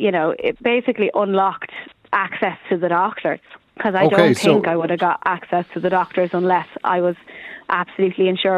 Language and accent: English; Ireland; I'm an Irish woman. We can take our pain.